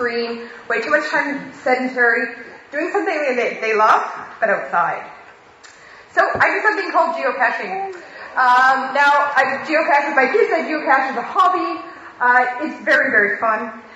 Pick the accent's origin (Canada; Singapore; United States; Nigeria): Canada; now in United Kingdom; I'm from Canada, and I have lived in Scotland for 3 whole weeks now.